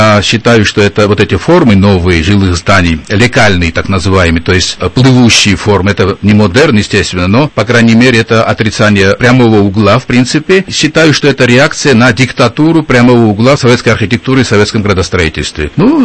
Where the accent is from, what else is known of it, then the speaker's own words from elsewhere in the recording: Tbilisi, Georgia; Думаю, что Баку развивается более динамично, чем мой родной город, к сожалению, для нас, естественно. Но Тбилиси сохраняет именно ту камерность, которую подчеркнули.